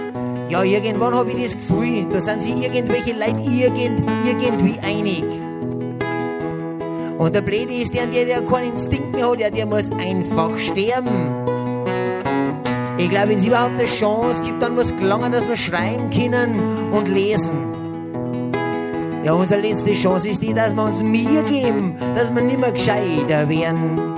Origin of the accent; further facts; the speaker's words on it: Bavaria, Germany; weil Hanf war ja in den Nachkriegsjahren Tabakersatz bei uns in Bayern zumindest, verstehst du?